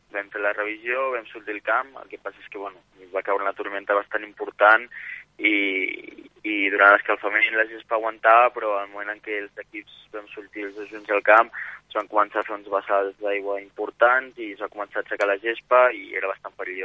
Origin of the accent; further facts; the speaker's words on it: Catalonia, Spain; ja que som de Barcelona o Santa Coloma